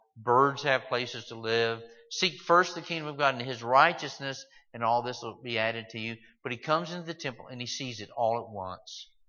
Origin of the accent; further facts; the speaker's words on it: Kentucky, United States; Brent, that's about the size of the farm we grew up on in West Kentucky.